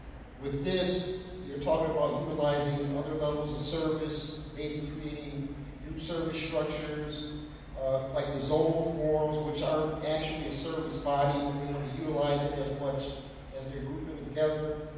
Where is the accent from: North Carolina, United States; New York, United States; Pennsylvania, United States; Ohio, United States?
New York, United States; I'm from the Western New York region.